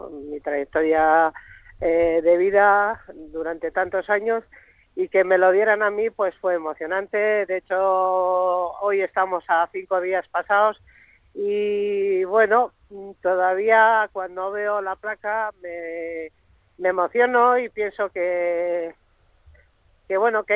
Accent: Karrantza, Basque Country, Spain; Yo soy una mujer muy activa, me preocupa mucho mi pueblo.

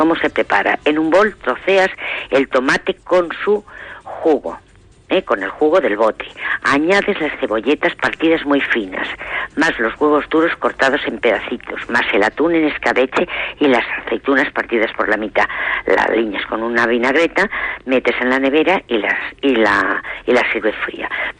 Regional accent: Valencian Community, Spain; Yo soy valenciana, por lo tanto, pues la paella

